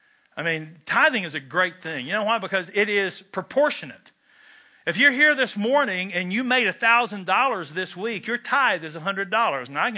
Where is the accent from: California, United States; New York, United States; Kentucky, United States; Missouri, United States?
Kentucky, United States; I started smoking when I was 11. And I'm from Kentucky, where smoking is indeed a spiritual gift.